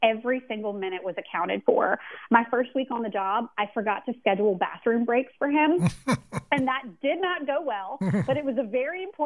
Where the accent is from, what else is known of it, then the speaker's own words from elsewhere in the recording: Louisiana, United States; I'm from Louisiana, and I really started to miss home.